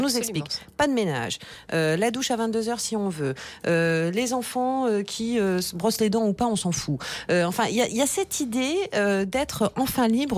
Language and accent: French; Normandy, France; si je peux me permettre en tant que Normande